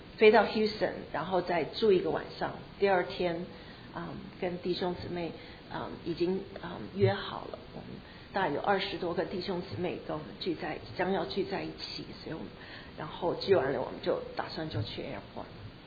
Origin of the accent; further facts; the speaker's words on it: Taipei, Taiwan; now in United States; 我虽然是从台北来到美国，但是我对台北我们1975年就离开台北，所以就我对台北很不熟。